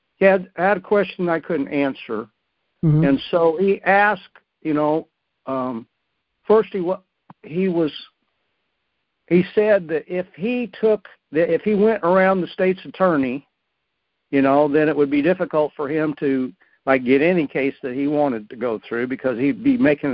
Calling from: Illinois, United States; I'm from Illinois.

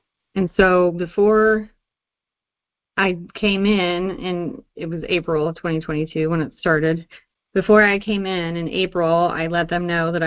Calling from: Illinois, United States; Hi, I am from Illinois.

